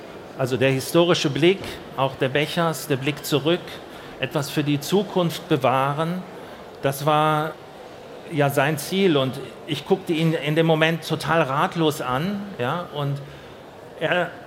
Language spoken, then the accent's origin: German; Germany; also born or lived in Italy; in meinem ganzen Exotsein als Deutscher in Italien, in der deutschen Schule, als Vermittler zwischen den deutschen Diplomatenkindern und eine Industriemagnatenkinder, die dort zur Schule gingen, und den Italienern war ich ja sozusagen als Aussteigerkind